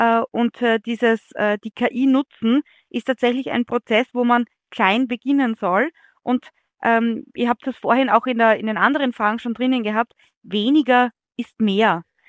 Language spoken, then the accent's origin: German; Austria; dann bin ich als Österreicherin auch im Winter.